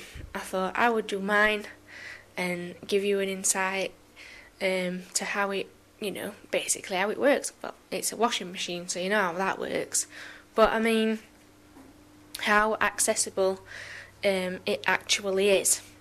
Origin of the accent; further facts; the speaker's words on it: Sheffield, Yorkshire and the Humber, United Kingdom; I come from Sheffield in England.